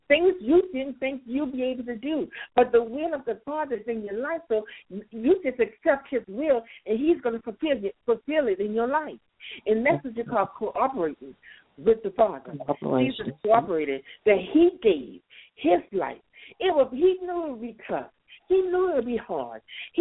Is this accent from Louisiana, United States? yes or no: yes; Louisiana, United States; also born or lived in Oklahoma; I was from Louisiana, a little country girl. And God said, I want you to move to Oklahoma, tough Oklahoma, to go to school.